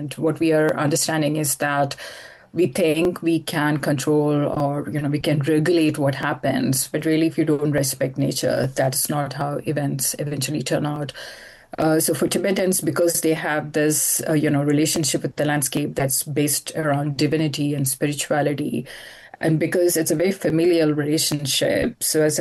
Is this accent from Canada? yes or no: no; India; even though I grew up in India and we do have that different relationship with the landscape